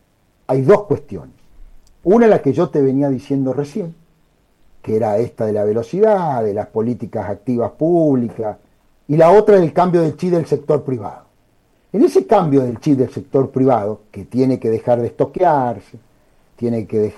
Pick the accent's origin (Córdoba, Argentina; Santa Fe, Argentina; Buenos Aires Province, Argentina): Santa Fe, Argentina; Carlos Pellegrini; una localidad de la zona núcleo de 8.000 habitantes, como es mi pueblo, Carlos Pellegrini